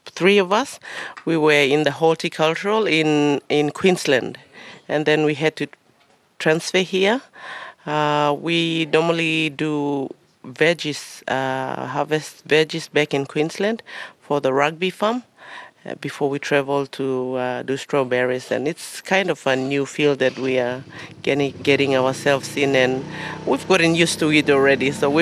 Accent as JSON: {"language": "English", "region": "Enga", "country": "Papua New Guinea", "said": "I come from Papua New Guinea, up in the highlands of Papua New Guinea, the coldest place in PNG, and it's Enga province."}